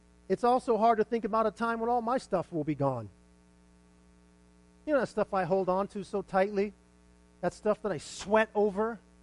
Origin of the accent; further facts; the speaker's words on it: Las Vegas, Nevada, United States; You travel anywhere in the world and you tell them from Las Vegas and they respond the same way.